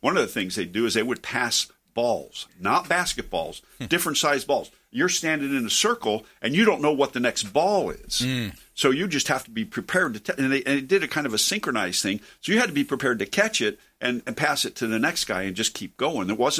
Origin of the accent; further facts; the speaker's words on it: East Coast, United States; I grew up on the East Coast